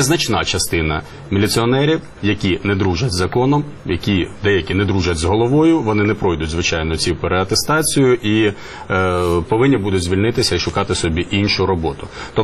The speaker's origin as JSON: {"language": "Ukrainian", "region": "Kharkiv Oblast", "country": "Ukraine", "tie": "born or raised there", "said": "У Харкові, Харківській області, моїй рідній області"}